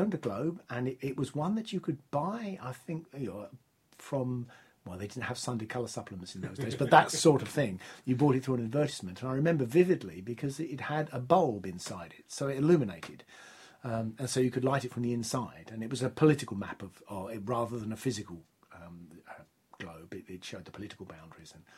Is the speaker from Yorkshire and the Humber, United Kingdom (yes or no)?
no; London, United Kingdom; I was brought up in London. That was after my father's retirement that we moved. I'm essentially a Londoner, or I am a Londoner. And it's a moot point whether I'm North London or East London. We grew up within sound of the Arsenal football stadium.